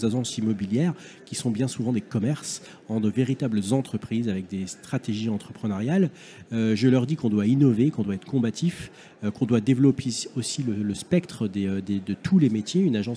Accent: Metz, Grand Est, France; Je suis de Metz, moi par exemple, je suis agent immobilier à Metz.

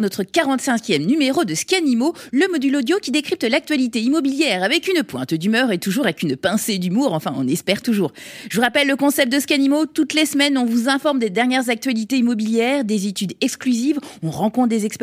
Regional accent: Paris, Île-de-France, France; Je suis parisienne, hein, désolée.

